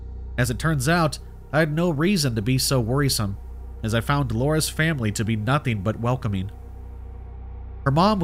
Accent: England, United Kingdom; accent: English; just like Lauren warned me, they couldn't help but mimic my dull English accent any chance they got.

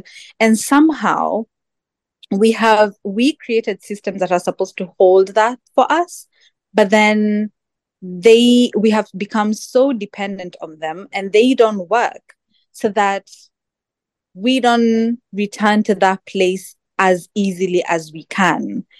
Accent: Kenya; now in Tanzania; I'm from Kenya, but I live in Tanzania.

